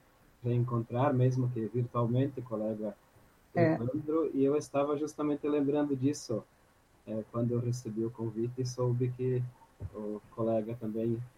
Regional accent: Pinhalzinho, Santa Catarina, Brazil; Sou natural de Pinhalzinho, Santa Catarina, pertinho daqui, 110 quilômetros

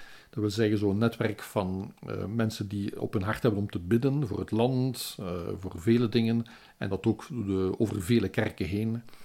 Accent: Leuven, Flemish Brabant, Belgium; Ik ben dus eigenlijk in Leuven opgegroeid, hè? Maar met West-Vlaamse ouders... En ja, altijd in de buurt van het Leuvense blijven hangen. Allee, toch lange tijd. En dan nog naar Limburg verhuisd en nu woon je in Brussel.

